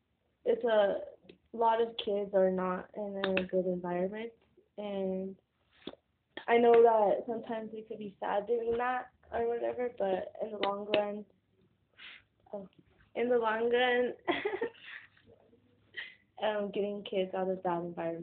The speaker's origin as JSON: {"language": "English", "town": "Denver", "region": "Colorado", "country": "United States", "tie": "born or raised there", "said": "I grew up and live in Denver."}